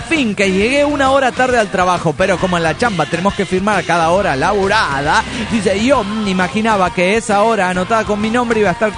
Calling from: Córdoba, Argentina; de Córdoba, Argentina.

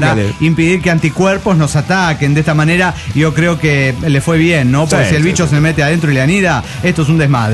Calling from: Salta, Argentina; de Salta, Argentina

